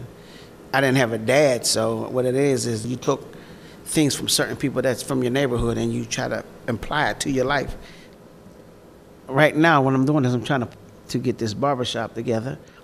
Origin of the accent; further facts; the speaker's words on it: Rankin, Pennsylvania, United States; Born and raised in Rankin. I grew up in Hawkins Village in the projects, and it was like a big family.